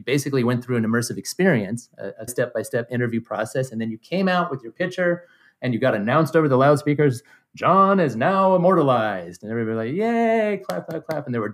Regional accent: Reno, Nevada, United States; So born and raised in Reno, Nevada, raised by a single mother in my teenage years, a single mother who was a teacher.

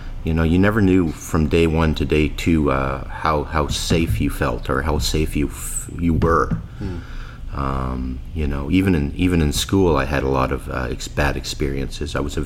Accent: Winnipeg, Manitoba, Canada; born there; I was born here in Winnipeg.

